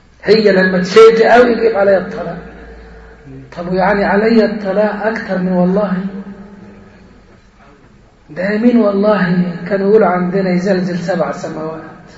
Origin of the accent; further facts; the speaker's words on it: Egypt; لدرجة أن مفتاح الكلام عندنا كمصريين مثلا، ما عرفش الحكاية في بلاد تانية ما شفتهاش زي عندنا